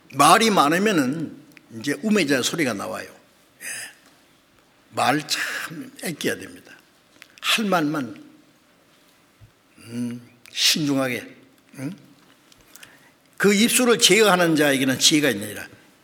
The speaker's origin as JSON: {"language": "Korean", "region": "Gyeongsang", "country": "South Korea", "tie": "born or raised there", "said": "제가 경상도, 고향이 경상도, 경상도 사람 욕하는 거 보면요, 대단해요."}